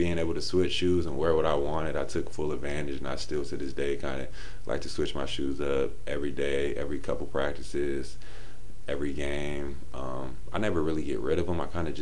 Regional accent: California, United States; also born or lived in Mount Shasta; I grew up in the Bay. But Northern California, even like Mount Shasta, where I was born, it gets a lot of sun.

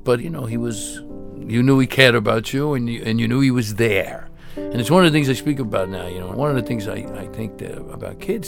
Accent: Brooklyn, New York, United States; And we grew up in East New York in Brooklyn, under the L on Pitkin Avenue and Bobby Street.

